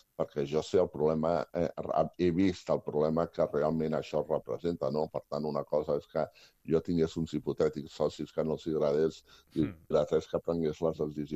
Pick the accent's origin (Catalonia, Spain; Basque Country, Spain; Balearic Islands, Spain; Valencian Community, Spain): Catalonia, Spain; jo soc català, no?